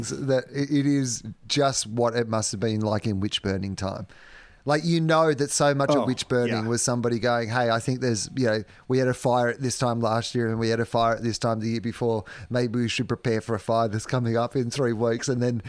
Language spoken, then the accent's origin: English; Australia; as an Australian